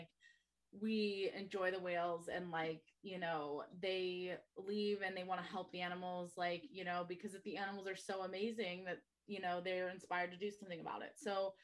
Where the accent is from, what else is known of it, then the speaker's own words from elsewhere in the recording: Ohio, United States; Like I'm from Ohio originally